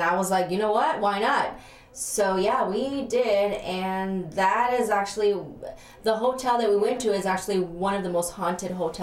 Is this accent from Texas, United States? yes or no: yes; Texas, United States; also born or lived in Michigan; I was born here in Michigan, but I was raised in Texas.